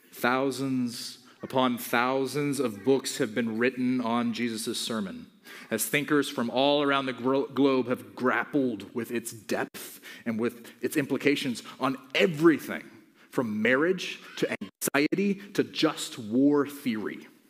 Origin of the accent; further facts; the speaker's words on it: Mozambique; the Africans that I grew up with in Mozambique